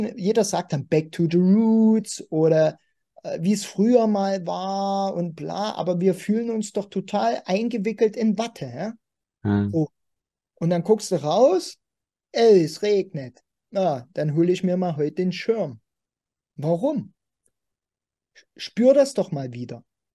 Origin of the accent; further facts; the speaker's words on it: Germany; also ich bin ein Deutscher, also auch hier geboren